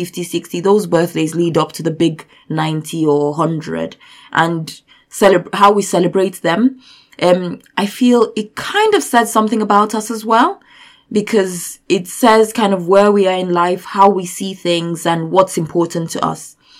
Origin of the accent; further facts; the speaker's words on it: Nigeria; I come from Nigeria